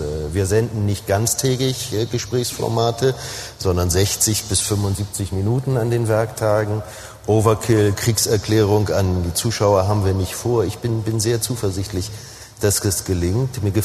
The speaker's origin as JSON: {"language": "German", "region": "Hamburg", "country": "Germany", "said": "Und mir gefällt als Hamburger auch das Understatement zu sagen, das seien Stühle."}